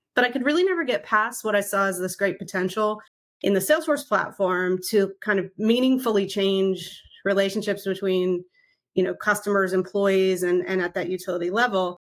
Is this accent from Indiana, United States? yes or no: no; Texas, United States; I'm here coming live from Austin, Texas right now. It's where I live. I grew up in Texas